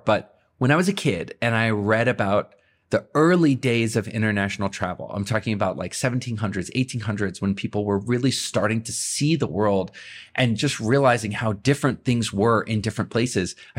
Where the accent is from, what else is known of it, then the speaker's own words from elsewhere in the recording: United States; Like I'm more excited about moving back to the States and being an American than I ever have been before.